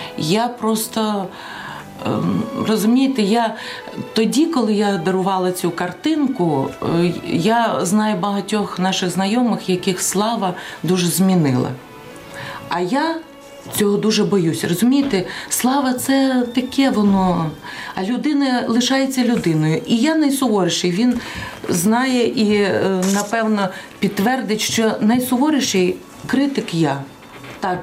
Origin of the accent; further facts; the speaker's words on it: Russia; Я вважаю, що я росіянка, мушу допомогти українцям